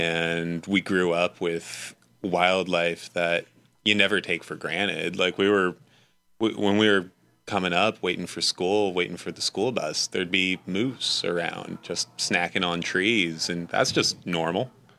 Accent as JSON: {"language": "English", "region": "Alaska", "country": "United States", "tie": "born or raised there", "said": "Like we were born and raised in Alaska and I never made it to Sitka cause I couldn't, I didn't have a boat or an airplane."}